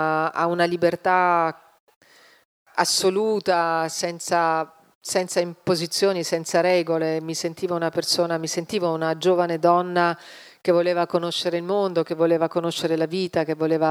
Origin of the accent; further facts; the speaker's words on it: Savona, Liguria, Italy; born there; also born or lived in Milan; vivevo poi a Milano, anche se in realtà sono nata a Savona, però i miei separati, quindi poi ho vissuto in collegio